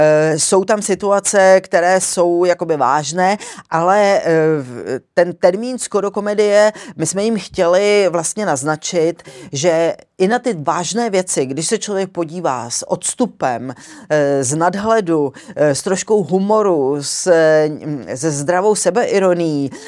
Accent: Zlín, Zlín Region, Czechia; born there; Já jsem se narodila ve Zlíně, tehdy se ještě to jmenovalo Gottwaldov

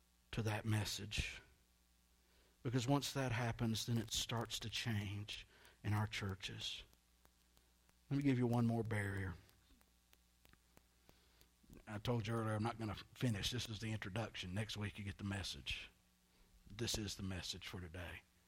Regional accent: the South, United States; I grew up in the South. We didn't have them. We didn't see them.

